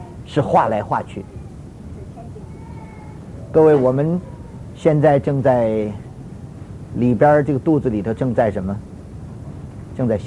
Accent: Tianjin, China; 所以我们天津人吃油炸蚂蚱。

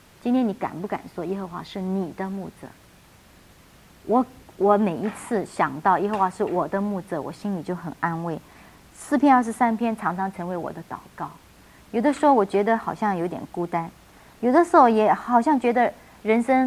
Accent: China; 如果我们是中国人写毛笔字的时候

